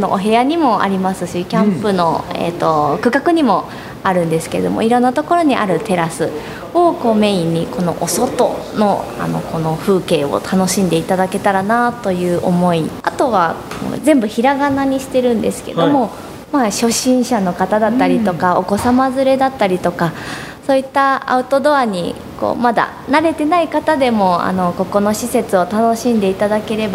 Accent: Minami-Alps, Yamanashi, Japan; はい、この南アルプス市上市の瀬で生まれ育った。

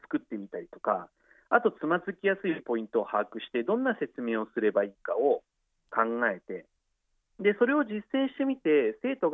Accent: Yamanashi, Japan; もちろん生まれ育ったこの山梨で学びたいという理由もありましたが

